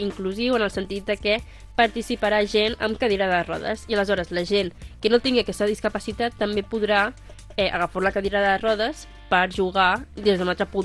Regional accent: Barcelona, Catalonia, Spain; Jo soc del barri d'Horta, Barcelona

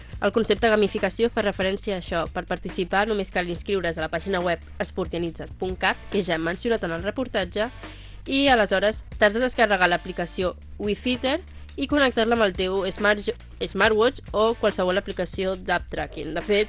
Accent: Barcelona, Catalonia, Spain; Jo soc del barri d'Horta, Barcelona

